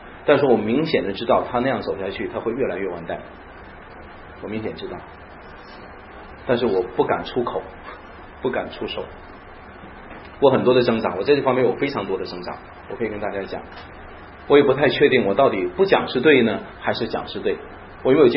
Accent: China; 我可以这样讲，我们中国人是比较讲人情的，对别人比较关心，比较会体谅别人

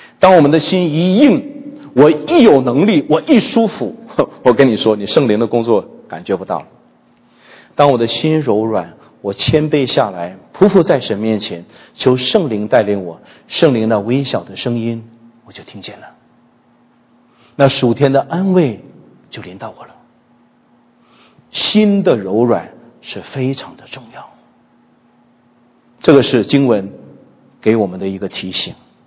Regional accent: China; 回应恩典对于我们中国人来说好像不难啊。我们中国人常常有一句话叫做滴水之恩当涌泉相报

